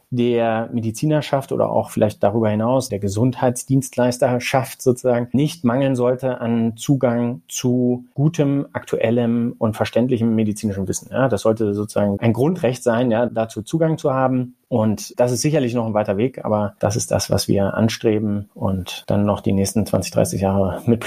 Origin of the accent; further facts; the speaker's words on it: Braunschweig, Lower Saxony, Germany; born there; ich komme gebürtig aus Braunschweig, habe Medizin in Göttingen studiert